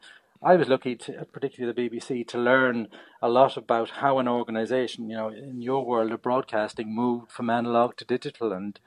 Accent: Timolin, Leinster, Ireland; growing up in County Kildare and Timolin, as they'd call it at home

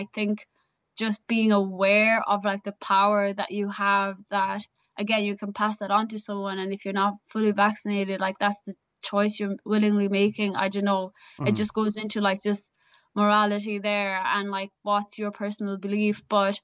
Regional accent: Carlow, Leinster, Ireland; because I'm from Carlow

